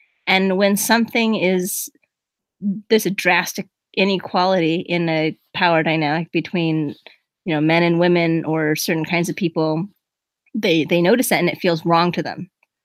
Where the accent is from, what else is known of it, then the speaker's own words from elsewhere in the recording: California, United States; So just to tell you a little bit where I'm coming from, I grew up in Southern California. I was in the same ward, basically, for my first 18 years of life.